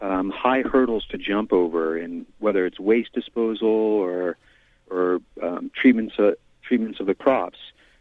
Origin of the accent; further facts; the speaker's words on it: the South, United States; I grew up in the South